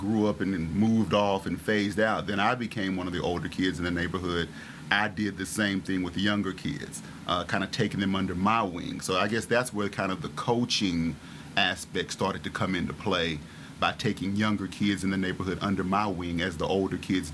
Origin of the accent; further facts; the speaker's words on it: Charlotte, North Carolina, United States; I grew up in Charlotte, in Hidden Valley.